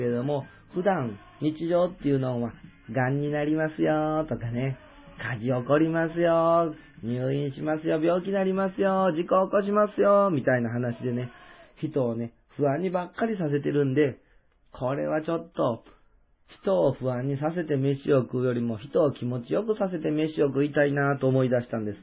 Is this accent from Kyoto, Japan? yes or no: yes; Kyoto, Japan; 僕は、こう見えても関西人。京都生まれのね、京都育ちです。二十歳ぐらいまでね、京都に住んでました。高校も大学もずっと京都。京都で育って